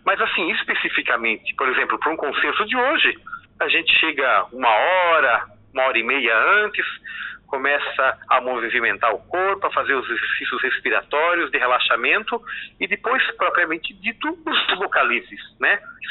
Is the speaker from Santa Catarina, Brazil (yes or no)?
yes; Joinville, Santa Catarina, Brazil; Eu sou de Joinville, então sou natural de Joinville, resido lá até hoje, apesar de viajar bastante por esse mundo afora.